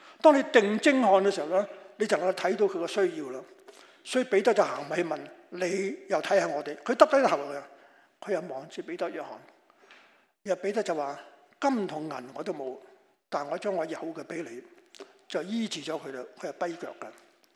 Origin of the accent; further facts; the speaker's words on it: China; 我必須要提一提我哋中國人成日請人食飯嗰個習慣啊